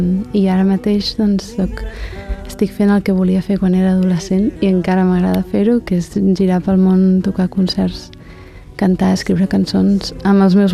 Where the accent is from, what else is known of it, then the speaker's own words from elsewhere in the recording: Reus, Catalonia, Spain; Perquè no pots dir, sí, bueno, no, vinc de Catalunya, vinc de Reus, no sé què.